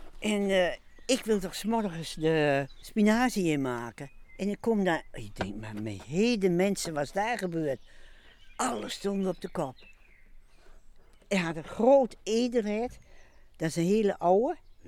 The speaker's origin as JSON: {"language": "Dutch", "town": "Vaassen", "region": "Gelderland", "country": "Netherlands", "said": "Uit Vaassen."}